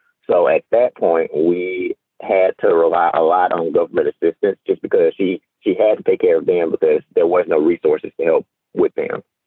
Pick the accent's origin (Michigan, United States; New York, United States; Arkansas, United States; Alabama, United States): Alabama, United States; Mobile; I'm from Mobile, Alabama.